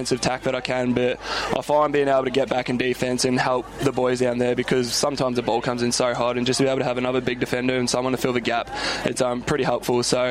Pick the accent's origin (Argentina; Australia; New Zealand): New Zealand; and where I grew up back in New Zealand.